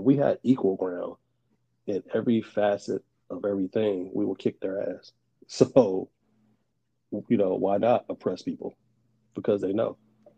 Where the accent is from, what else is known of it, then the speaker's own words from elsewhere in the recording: United States; So yeah, I'm a patriot. And I'm American. So I don't like the term African American. I'm an American like everybody else.